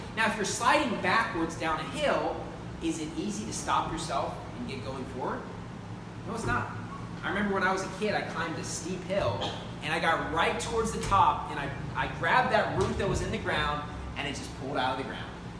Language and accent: English; West Virginia, United States; now in Philippines; But I'll tell you what, where I grew up in West Virginia, it's known as the mountain state.